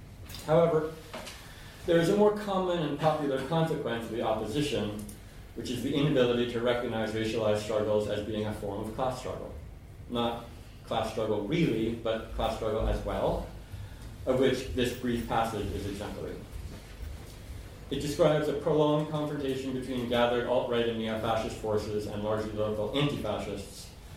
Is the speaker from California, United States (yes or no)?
yes; Berkeley, California, United States; which I rarely get a chance to put up pictures of my hometown, but there's one. My hometown is basically a bunch of people standing around a dumpster.